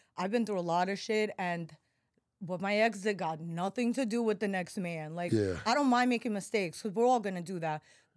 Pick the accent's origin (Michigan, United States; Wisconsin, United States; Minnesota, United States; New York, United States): New York, United States; Brighton Beach; moved away as an adult; now in Miami, United States; I've been there my whole life. I grew up in Brighton Beach, right next to Coney Island.